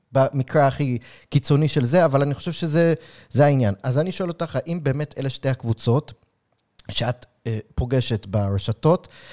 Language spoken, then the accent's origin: Hebrew; United States; now in Israel; הסימפתיה הבסיסית שאני גדלתי בארצות הברית, שזה היה דור יותר, 18 עד 24